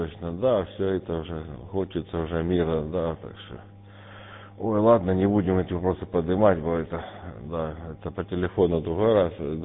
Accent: Donbas, Ukraine; мы все с Донбасса, так что тут нам, что нам тут делить? Мы все Донбасс

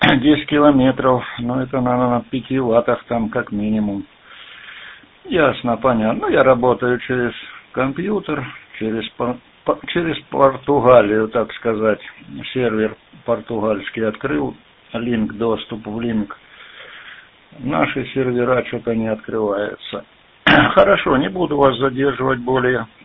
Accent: Donetsk, Rostov Oblast, Russia; also born or lived in Novocherkassk; Я родился, правда, в Новочеркасске. Ну, а переехали сюда в 58-м году. Станица Гундаровская, такая есть казачья станица Гундаровская. Ну, это рядом, тут 7 километров от города. Сейчас уже это город Донецк

